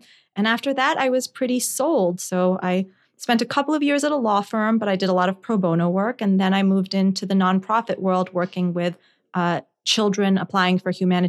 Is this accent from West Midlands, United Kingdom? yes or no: no; Scotland, United Kingdom; I always really loved British and Irish history, partly because I grew up in Scotland.